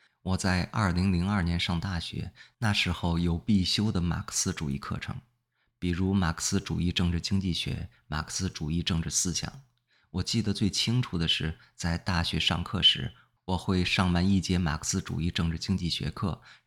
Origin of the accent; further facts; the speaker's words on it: Vermont, United States; Chinese is a second language; moved away as an adult; 部分原因是我在美国佛蒙特州农村长大，我从来没有去过像北京这么大的地方。